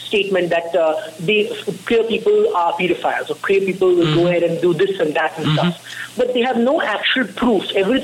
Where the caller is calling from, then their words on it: Bangalore, Karnataka, India; Yes, I'm in Bangalore, yes.